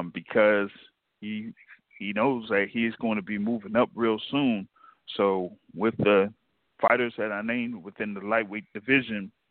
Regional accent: Tampa, Florida, United States; born there; Actually, I was born in Tampa, Florida.

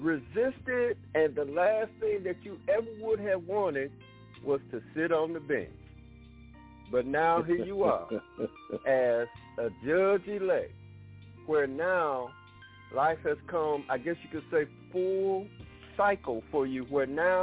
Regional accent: Detroit, Michigan, United States; It's sort of like when I was a young man growing up in Detroit.

